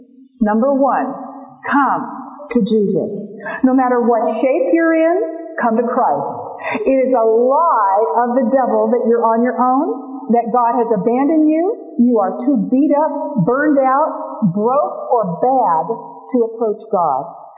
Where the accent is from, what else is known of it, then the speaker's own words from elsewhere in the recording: California, United States; I'm from California. It's snowing out there.